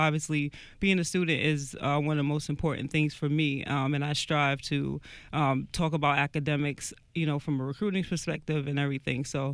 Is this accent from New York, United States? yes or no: yes; Roosevelt, New York, United States; I am from New York, Long Island, to be more specific. I grew up in Roosevelt, small town, home of Dr. J, by the way, just in case anybody wanted to know that.